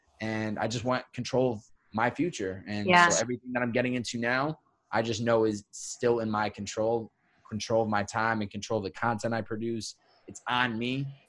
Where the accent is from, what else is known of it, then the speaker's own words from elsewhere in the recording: Chicopee, Massachusetts, United States; I'm originally from Chicopee, Massachusetts. It's Western Mass. It's the Western part of the state. It's about an hour and a half west of Boston.